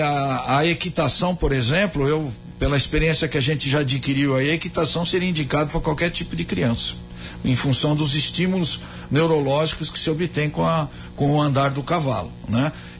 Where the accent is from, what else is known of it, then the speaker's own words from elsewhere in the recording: São Paulo, Brazil; Tem regiões em São Paulo, por exemplo, que eu sou de São Paulo